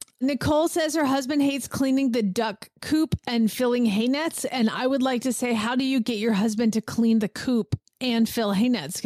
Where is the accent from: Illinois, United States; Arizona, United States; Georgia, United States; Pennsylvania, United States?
Georgia, United States; Atlanta; And I grew up in Atlanta and Georgia and we call them weed whackers.